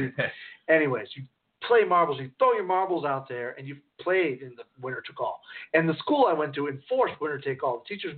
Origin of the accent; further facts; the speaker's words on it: New England, United States; I come from New England, and when the spring came, the ground thawed, the snow was off, we'd be playing marbles.